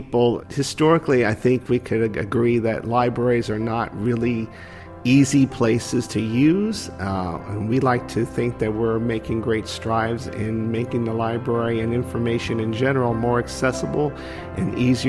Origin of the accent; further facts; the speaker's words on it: Sarasota, Florida, United States; now in New York, United States; from Sarasota, Florida. Been here in New York about 24 years.